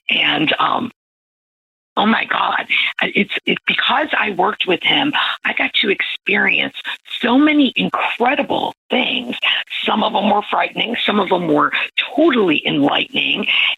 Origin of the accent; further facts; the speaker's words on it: Midwest, United States; Which was weird for me because I'm from the Midwest